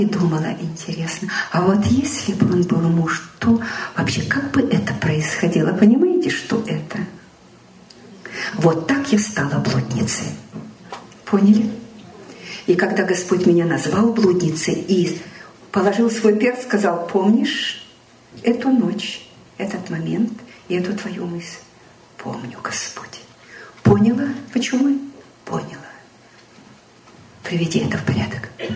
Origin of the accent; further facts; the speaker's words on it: Siberia, Russia; moved away as an adult; now in Estonia; я к мужу пришла, приехала из Сибири в Эстонию выходить за него замуж